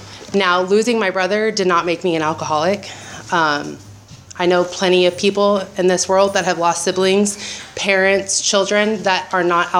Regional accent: Santa Maria, California, United States; also born or lived in Santa Barbara; I was born in Santa Barbara, but I've been born and raised in Santa Maria since I was in kindergarten. I'm the oldest of six children.

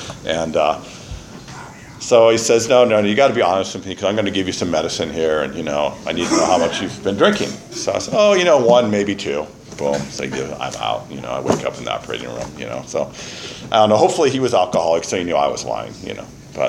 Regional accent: San Francisco, California, United States; born there; So, but my story is, I was born in San Francisco. I was adopted, born in General Hospital, and always felt different right from the beginning

